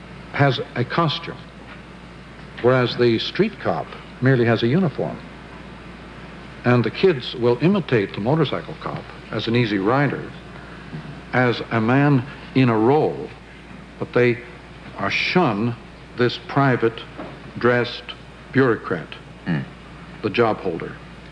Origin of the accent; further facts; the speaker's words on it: Canada; I'm not a very suitable person to discuss this matter as a Canadian